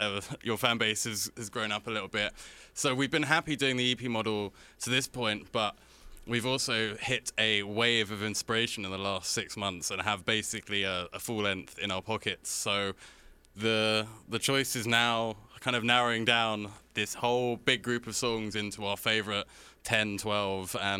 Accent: United Kingdom; but we're not complaining because we're British and we don't complain about anything.

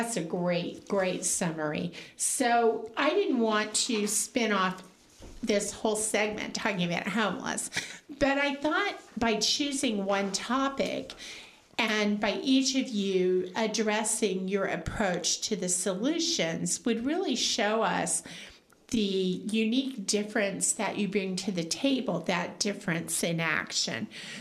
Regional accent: Illinois, United States; born there; Because yes, I was born in Illinois. That's my home. Chicago's my stomping grounds.

